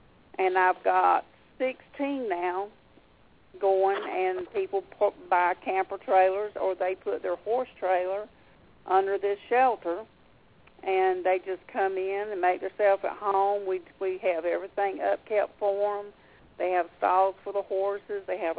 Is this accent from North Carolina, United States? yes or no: yes; Fayetteville, North Carolina, United States; we're from Fayetteville, North Carolina. I just could never see us leaving there.